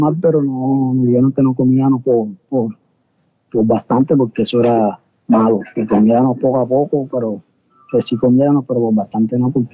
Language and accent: Spanish; Bolívar, Colombia; Sí, yo soy nativo de acá de la isla.